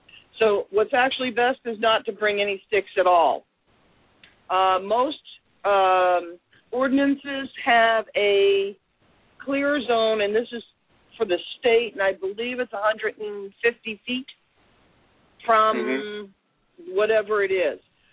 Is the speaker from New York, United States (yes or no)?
yes; New York, United States; that was actually in my hometown, Dutchess County, New York. And because it was my hometown